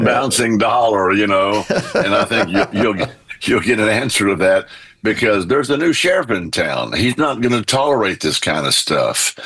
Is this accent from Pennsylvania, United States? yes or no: no; Texas, United States; You know, I'm a Texan. I guess I'm old school.